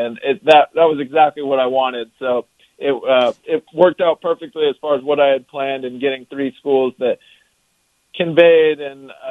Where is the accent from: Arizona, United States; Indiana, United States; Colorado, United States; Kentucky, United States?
Kentucky, United States; Lexington; So I'm from Lexington, Kentucky, which is the second biggest city in the state. I guess it's comparable to Cedar Rapids. It's where University of Kentucky is. And I kind of grew up in a Lexington bubble, I tell people.